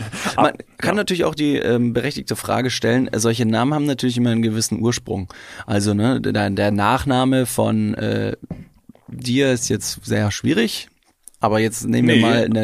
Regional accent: Ingolstadt, Bavaria, Germany; Ich komme aus Ingolstadt

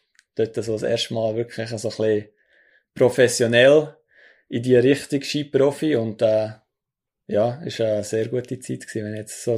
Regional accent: Unterägeri, Zug, Switzerland; aber Unterägeri ist meine Heimat

